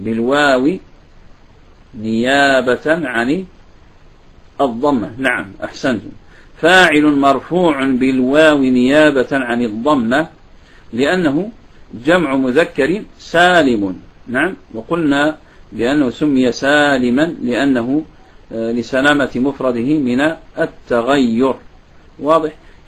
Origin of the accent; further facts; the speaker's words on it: Morocco; وهناك أيضا عندنا نظم هنا معروف يدرس عندنا بالمغرب